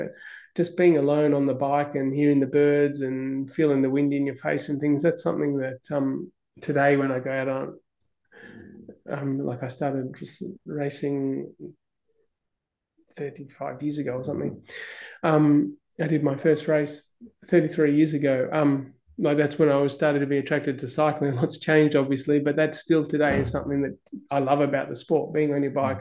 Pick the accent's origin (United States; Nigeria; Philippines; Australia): Australia; Northern Territory; growing up in the Northern Territory is the only, I think, one or two white children in Aboriginal settlement.